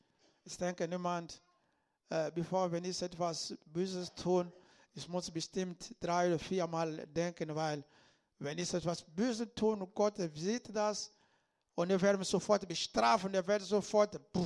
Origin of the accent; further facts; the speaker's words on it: Southern Angola, Angola; German is a second language; Ich hörte einmal in Afrika bei uns in Angola, im Süden von Angola, da gab es eine Zeit des Dürrens.